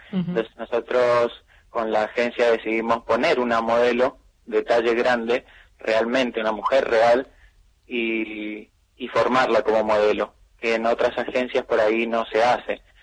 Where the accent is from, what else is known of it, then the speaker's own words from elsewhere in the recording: Mendoza, Argentina; porque ya que somos de Mendoza, tratamos de incluir a la mujer